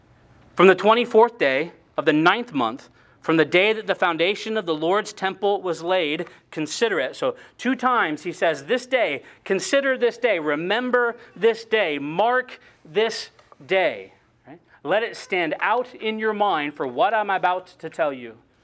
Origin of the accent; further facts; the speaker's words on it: Seattle, Washington, United States; I mean, I was from Seattle, right? I wasn't thinking about corn.